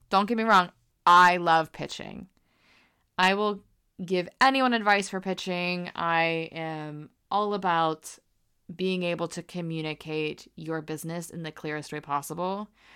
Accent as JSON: {"language": "English", "country": "United States", "said": "And I feel like as an American, we're quite confident and vocal."}